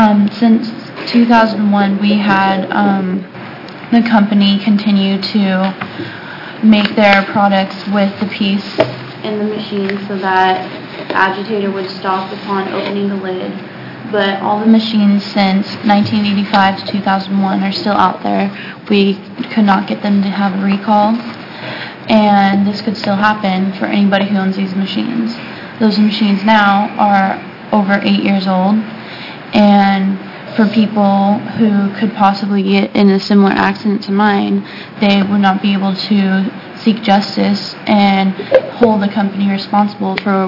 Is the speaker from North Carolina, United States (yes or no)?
no; Central Point, Oregon, United States; I'm from Central Point, Oregon.